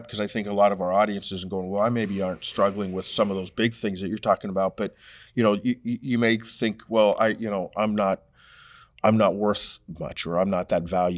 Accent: United States; I grew up in America, so materialism, that's going to be something I'm going to struggle

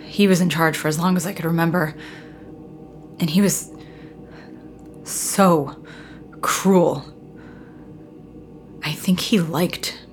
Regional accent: Texas, United States; I grew up in West Texas, where there's not a stoplight for miles and miles

